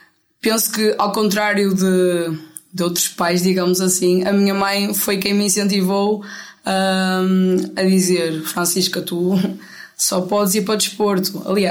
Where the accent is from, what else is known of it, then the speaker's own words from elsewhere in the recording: Paços de Ferreira, Porto, Portugal; levou-me a ver um jogo de um clube da minha terra